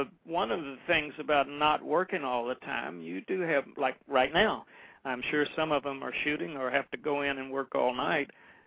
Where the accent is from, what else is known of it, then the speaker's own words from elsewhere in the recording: Memphis, Tennessee, United States; but they shot it in my hometown of Memphis and in New Orleans, but...